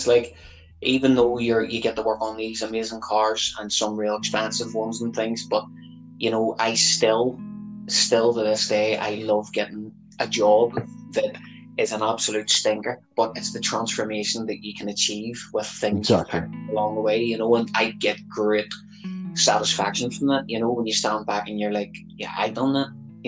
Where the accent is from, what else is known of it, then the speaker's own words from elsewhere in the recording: Belfast, Northern Ireland, United Kingdom; and look, I hail from Belfast, and the whole green and orange Catholic Protestant thing was a big thing.